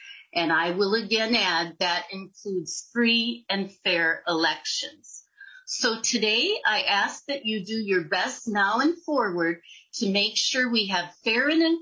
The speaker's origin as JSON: {"language": "English", "town": "Caledonia", "region": "Minnesota", "country": "United States", "said": "from Caledonia, Minnesota in Houston County, and am a La Crescent High School graduate."}